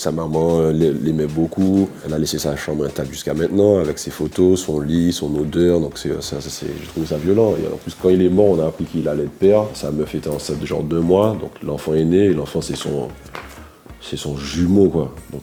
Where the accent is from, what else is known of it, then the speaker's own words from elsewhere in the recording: Martinique, France; On a grandi ensemble en Martinique.